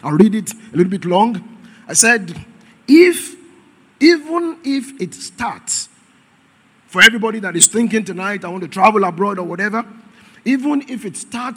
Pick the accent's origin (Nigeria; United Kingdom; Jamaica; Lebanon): Nigeria; Ekiti; I come from Ekiti.